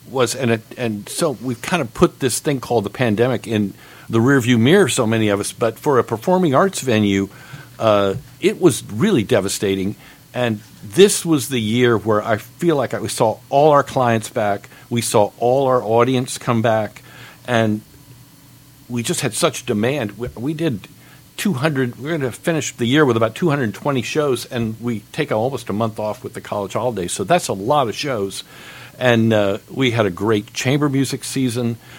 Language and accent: English; Florida, United States; you know, I'm from Florida. You can't swim till May